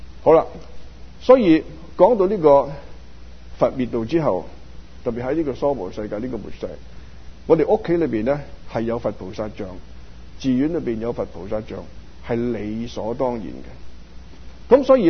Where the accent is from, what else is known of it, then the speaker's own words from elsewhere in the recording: China; 即使我哋中国人，我哋啊翻到中国